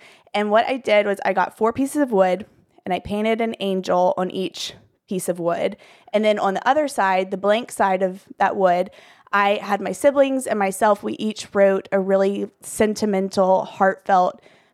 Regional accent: Pensacola, Florida, United States; Yes, I live here in Pensacola. I'm from Pensacola, lived here my whole life. I left for college and then came right back.

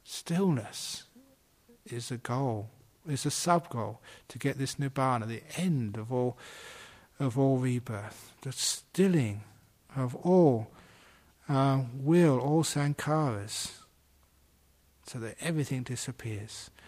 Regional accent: Thailand; when I was growing up in Thailand as a monk

